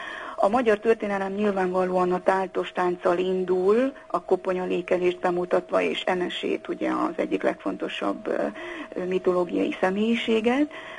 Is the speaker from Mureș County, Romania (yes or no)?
no; Korond, Harghita, Romania; hiszen én Korondról származom, egy olyan fazekas családból